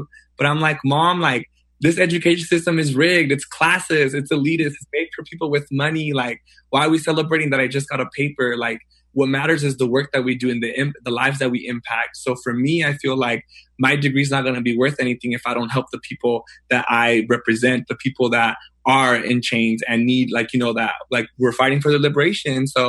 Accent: San Diego, California, United States; I'm a fifth year. I'm from San Diego.

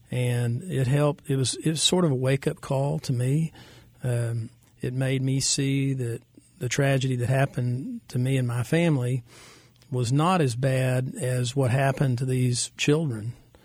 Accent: Oklahoma, United States; I'm not Catholic. I was born and raised here in Oklahoma

